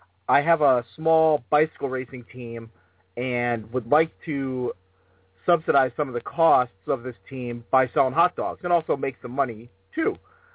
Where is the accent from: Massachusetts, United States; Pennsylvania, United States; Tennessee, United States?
Massachusetts, United States; is it something that I can do from my home state of Massachusetts by calling another registry somewhere else